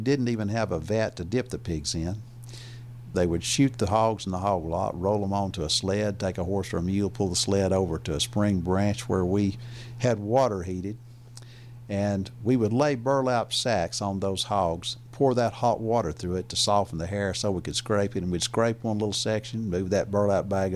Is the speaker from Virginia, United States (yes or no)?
yes; Virginia, United States; born there; I was born over in Scott County, Virginia, just about 3 hours from where we're sitting here in Madisonville.